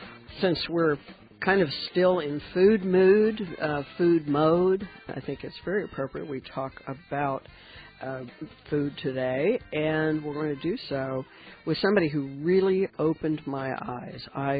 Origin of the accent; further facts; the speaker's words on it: Ohio, United States; because I grew up in Ohio, and our tomatoes were either out of the backyard or they were basically locally grown in a nice German farm down the hill from us.